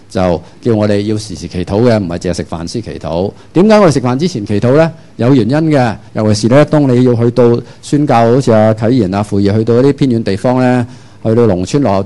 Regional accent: Hong Kong; 當然今時今日我哋香港人冇呢個問題啦，係咪？

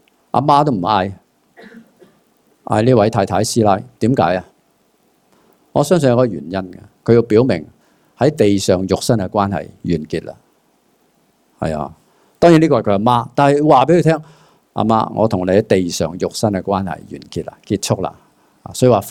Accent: Hong Kong; 应该我哋香港人点讲啊

